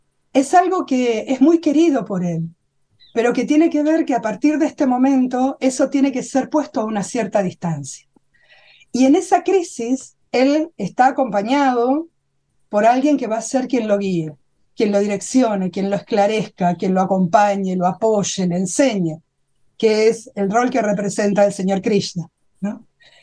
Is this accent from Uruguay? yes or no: no; Argentina; yo soy argentina, no fui nunca a India